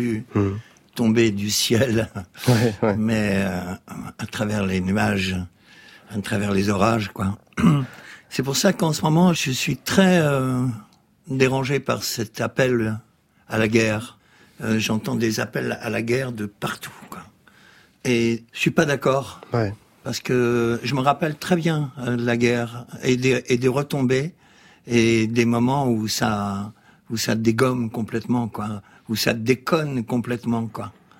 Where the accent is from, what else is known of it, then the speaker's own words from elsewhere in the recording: Belgium; L'amour, c'est belge. Moi, je suis belge.